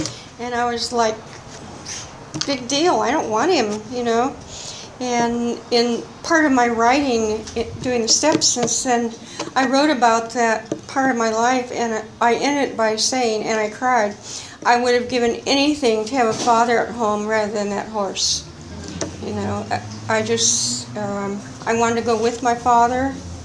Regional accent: Sonoma, California, United States; I grew up in Sonoma, California, in the wine country, Napa, Sonoma, Mendocino. And it was a small town, like 2,000 people when I was growing up there

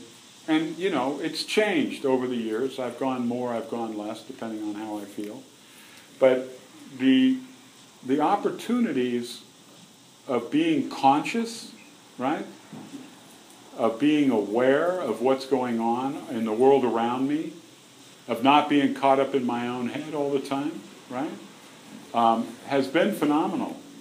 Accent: San Francisco, California, United States; Sorry, I'm from San Francisco, so I'm allowed.

